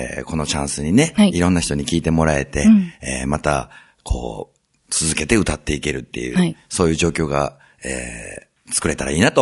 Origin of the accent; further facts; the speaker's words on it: Osaka, Japan; moved away; 大阪から上京して、はい、まあ約20年経つんですけれども